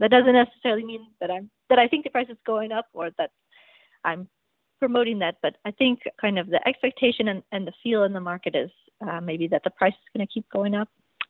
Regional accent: Winchester, Illinois, United States; I grew up here in Illinois on a family farm outside of Winchester, Illinois.

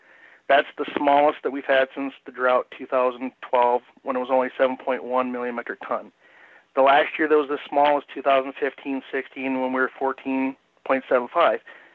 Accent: Illinois, United States; also born or lived in Des Moines, Iowa / Champaign, Illinois; So I got the opportunity to move back to Northwest Illinois, where I was born and raised, and doing a little farming up here

